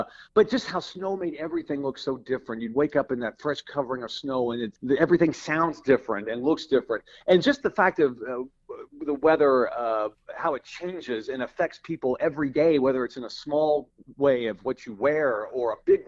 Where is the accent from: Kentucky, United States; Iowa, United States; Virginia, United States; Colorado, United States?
Kentucky, United States; Louisville; You know, when I was a kid and I grew up in Louisville, Kentucky, I love snow.